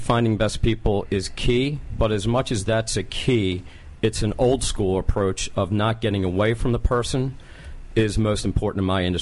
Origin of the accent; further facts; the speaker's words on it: Springfield, Pennsylvania, United States; I grew up outside of Philadelphia, Springfield, Delaware County.